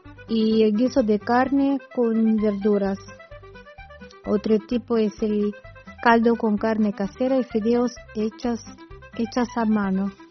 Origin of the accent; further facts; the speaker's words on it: Romania; Spanish is a second language; En el pasado, en mi país había un costumbre muy bonito, que se llamaba en romano claca, una especie de reunión.